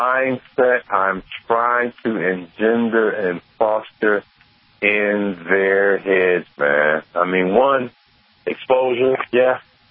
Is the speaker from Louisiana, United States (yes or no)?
no; Michigan, United States; Of course, I got my home state level organizations here in Michigan.